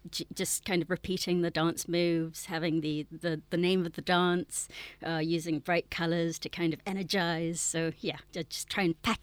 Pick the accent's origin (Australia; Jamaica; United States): Jamaica; growing up in Jamaica